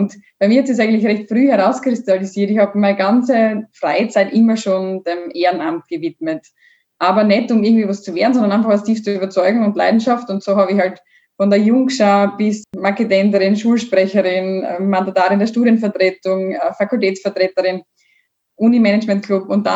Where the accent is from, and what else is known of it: Bad Radkersburg, Styria, Austria